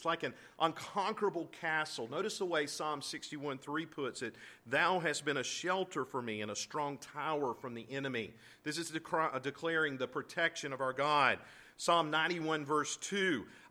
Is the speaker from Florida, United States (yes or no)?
no; South Carolina, United States; I led a group of senior citizens to Charleston, South Carolina, in my home state